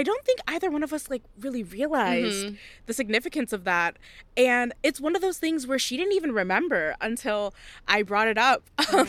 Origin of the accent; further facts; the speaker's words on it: Southwest, United States; So I am from the Southwest, and we are a group of, we are the Pueblo people. So, like, there are different Pueblos in the Southwest